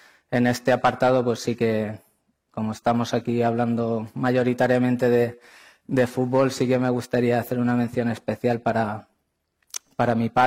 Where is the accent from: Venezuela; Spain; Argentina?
Spain; Albacete, Castilla-La Mancha; Como sabéis, mis primeros pasos son en Albacete, mi tierra.